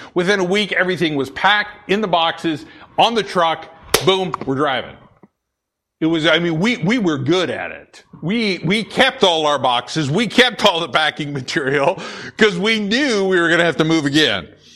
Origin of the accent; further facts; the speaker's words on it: Boise, Idaho, United States; born there; also born or lived in Blackfoot; I was born in Boise, Idaho, but then we moved to, I think it was, what was the name? It was a little podunk town just right, kind of east of Boise.